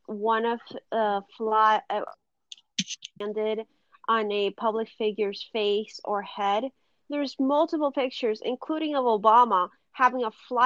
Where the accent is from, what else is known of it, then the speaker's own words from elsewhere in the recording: California, United States; This is the Attorney General of the great state of California, my home state.